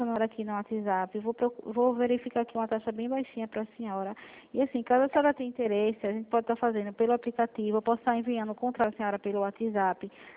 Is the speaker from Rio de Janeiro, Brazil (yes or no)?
no; Pernambuco, Brazil; eu sou de Pernambuco.